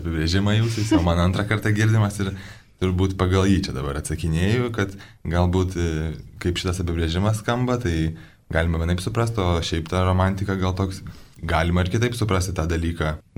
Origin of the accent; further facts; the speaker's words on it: Kaišiadorys, Kaunas County, Lithuania; mes kadangi su Agne esam iš Kaišiadorių, tai mažas miestas ir mes ten, kaip sakyt, ir mokyklą tą pačią lankėm